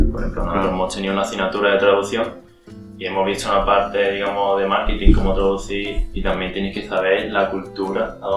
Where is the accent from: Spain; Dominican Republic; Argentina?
Spain; Andalusia; accent: Andalusian; igual que aquí en España tenemos diferentes dialectos, nuestro acento andaluz.